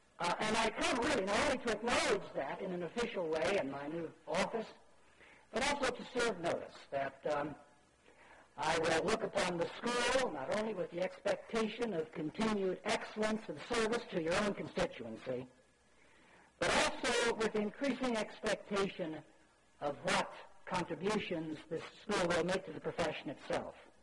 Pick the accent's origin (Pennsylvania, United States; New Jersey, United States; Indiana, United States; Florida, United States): Indiana, United States; Indianapolis; As a youngster growing up in Indianapolis, the son of immigrant parents who had left their native Orthodox church to become Baptists